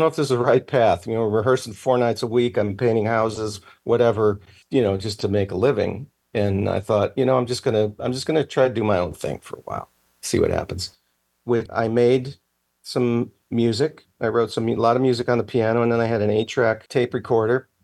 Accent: Geneva, Illinois, United States; also born or lived in Chicago; And yeah, and growing up, my brothers and I, then we moved from Chicago to Geneva, which is directly west, and pretty much grew up there.

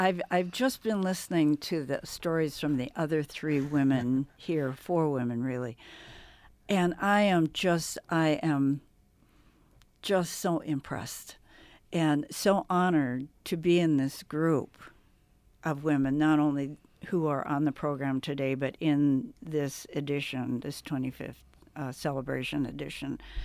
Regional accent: Montana, United States; born there; I was born on the Blackfeet Reservation in Montana. So in a sense, I'm a long way from home.

